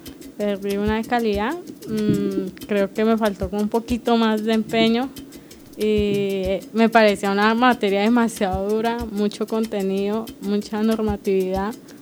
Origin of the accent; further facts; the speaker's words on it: San José del Guaviare, Guaviare, Colombia; yo vengo del San José del Guaviare, me terminé la primaria en el año 2000 en el Colegio Departamental Manuela Beltrán. En ese mismo colegio terminé en el año 2006, también ahí en el Colegio Departamental en el Guaviare.